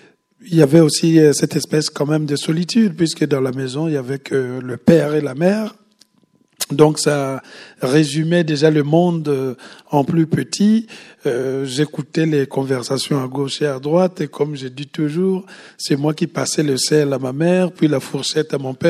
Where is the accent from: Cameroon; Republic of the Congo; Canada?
Republic of the Congo; moved away as an adult; je suis né au Congo-Brazzaville, et j'ai grandi là-bas et j'ai quitté la France... le Congo, à l'âge de 21 ans, pour aller faire des études.